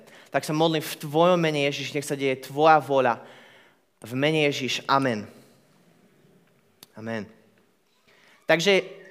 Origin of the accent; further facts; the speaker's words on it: Bratislava, Bratislava Region, Slovakia; Som odtiaľto z Bratislavy, mám 23 rokov